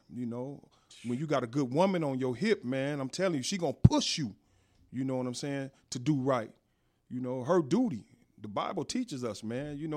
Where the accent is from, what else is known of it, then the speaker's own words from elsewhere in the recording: Inglewood, California, United States; You know, I was born and raised in Inglewood. You know, I come from a gang-infested element.